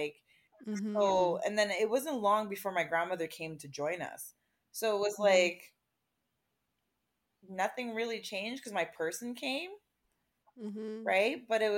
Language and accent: English; Montreal, Quebec, Canada; born there; I was born in Quebec, in Montreal